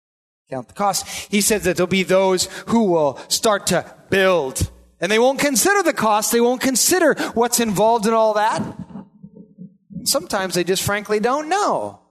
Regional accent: Iowa, United States; Now, I grew up in Iowa, which I think it's a requirement to live in Iowa.

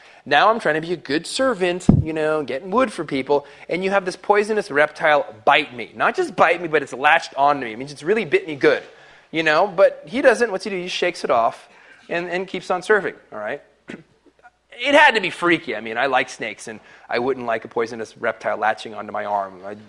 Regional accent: Florida, United States; Okay, I'm from Florida. It's like every single poison snake in the world from Florida.

